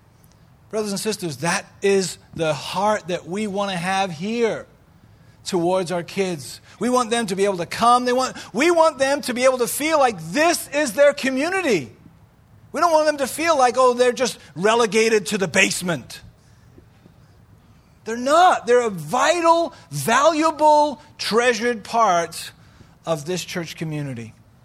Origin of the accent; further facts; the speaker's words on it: United Kingdom; I'm British. We're masters at sarcasm